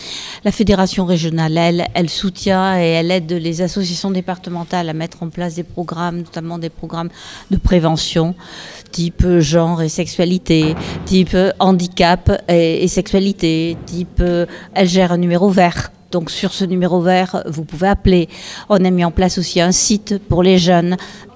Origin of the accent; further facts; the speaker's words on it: Bordeaux, Nouvelle-Aquitaine, France; moi je suis de Bordeaux, hein.